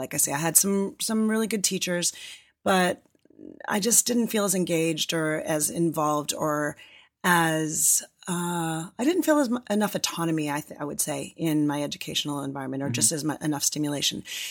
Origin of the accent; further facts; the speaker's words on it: Canada; also born or lived in Toronto; now in United States; I grew up in Canada, but I moved to Canada. I was a film and television actor in Toronto, and I moved to LA in 1996.